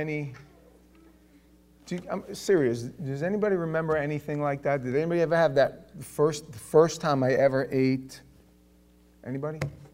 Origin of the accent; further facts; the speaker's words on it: New York, United States; moved away; At the time, I just came down to Florida. I'm from New York. We don't put money in food.